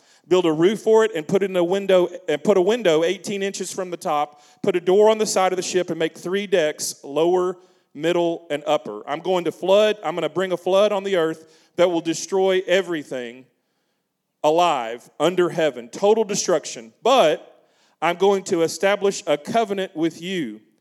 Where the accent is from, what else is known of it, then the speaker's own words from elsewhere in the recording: Kentucky, United States; in my home state of Kentucky, about halfway between Louisville and Cincinnati.